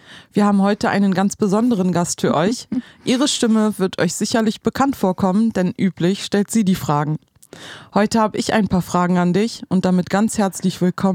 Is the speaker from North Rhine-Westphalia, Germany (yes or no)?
no; Wolfsburg, Lower Saxony, Germany; ich komme aus Wolfsburg